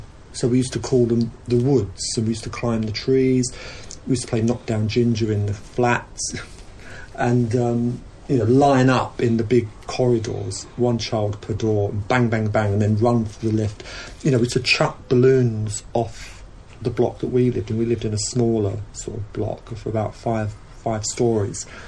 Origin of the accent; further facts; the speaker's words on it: Peckham, London, United Kingdom; I was born in St Giles's Hospital in Camberwell and grew up on a council estate in Peckham in the 1960s and 70s. I went to Oliver Goldsmith Primary School on Peckham Road, which was situated right next to the block of flats that I lived in.